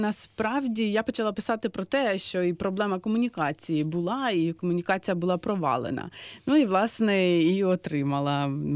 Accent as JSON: {"language": "Ukrainian", "town": "Novi Sanzhary", "region": "Poltava Oblast", "country": "Ukraine", "tie": "born there", "said": "я народилася в Нових Санжарах"}